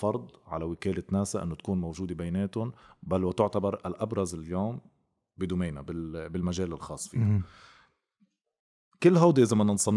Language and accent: Arabic; Lebanon; رغم أنه أنا من لبنان وقاعد بلبنان ونقدر نوصل للنبطية